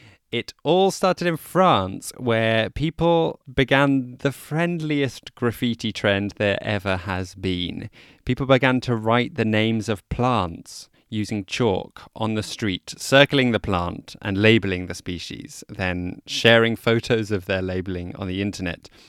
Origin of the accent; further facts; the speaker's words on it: London, United Kingdom; As a Londoner who's not in London at the moment and not able to be there, it paints a like annoyingly perfect vision of North London, and specifically the part of the world that I used to live in.